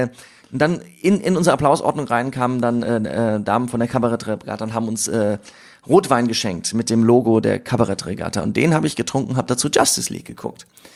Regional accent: Siegen, North Rhine-Westphalia, Germany; Früher gab es bei uns in Siegen im Apollo-Kino, gab es so Kinowerbung.

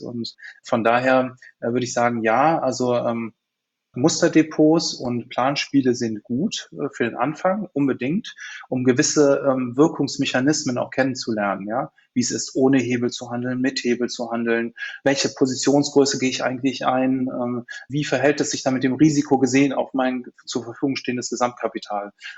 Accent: Cologne, North Rhine-Westphalia, Germany; Ich bin Kölner, Kölsche Jung

